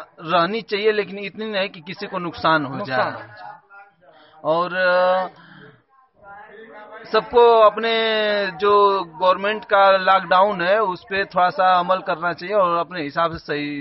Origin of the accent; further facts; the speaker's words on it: Jalalabad, India; हम जलालाबाद के मूल निवासी हैं।